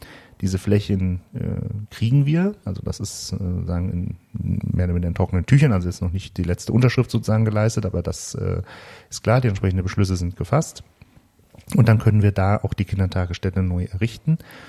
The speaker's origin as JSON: {"language": "German", "town": "Frankfurt", "region": "Hesse", "country": "Germany", "tie": "born or raised there", "said": "ich bin ja ein gebürtiger Frankfurter. Ich habe was für Apfelwein übrig und auch für normalen Wein."}